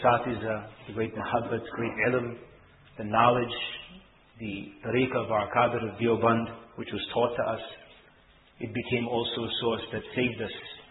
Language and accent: English; New York, United States; Being from a foreign country, foreign from here, and growing up in New York